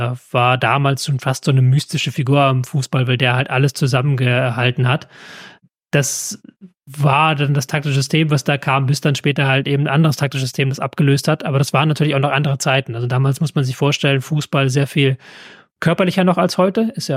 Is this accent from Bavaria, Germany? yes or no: no; Hamburg, Germany; Aber ich komme hier aus dem Osten von Hamburg.